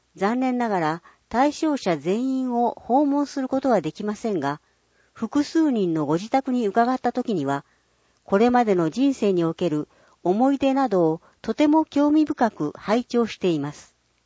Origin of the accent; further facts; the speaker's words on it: Christchurch, Canterbury, New Zealand; ガーデンシティ、田園都市として知られる私の故郷、クライストチャーチ市には、たくさんの種類の花が鑑賞できる広い公園や庭園があり